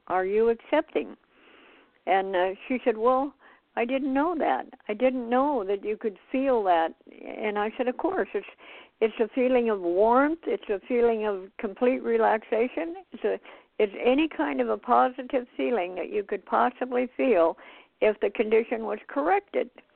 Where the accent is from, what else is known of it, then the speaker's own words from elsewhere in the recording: Montana, United States; born there; And I was born in Montana, and it's colder than Finland